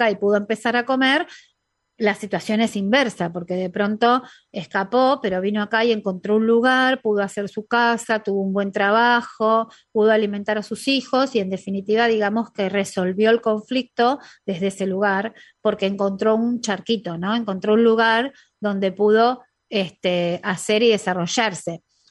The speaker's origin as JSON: {"language": "Spanish", "country": "Argentina", "tie": "born or raised there", "said": "Mis hermanos y yo crecimos en Argentina."}